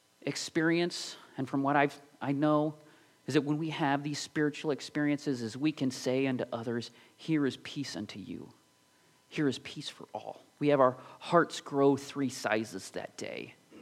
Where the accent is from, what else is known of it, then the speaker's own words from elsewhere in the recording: United States; But okay, as me being an American, I can say that like this is something that's frequently left out.